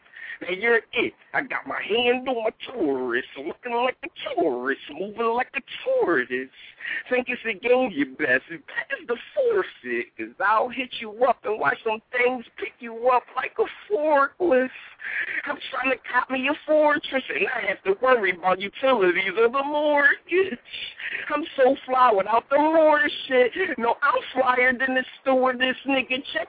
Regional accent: Philadelphia, Pennsylvania, United States; now in Somerville, United States; I'm originally from West Oak Lane, but yeah, you know I mean, and I, you know, migrated

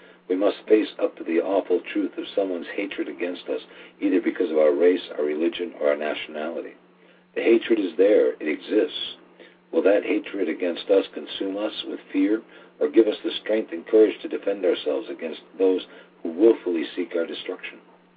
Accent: United States; As an American, I would be willing to do the same for another American.

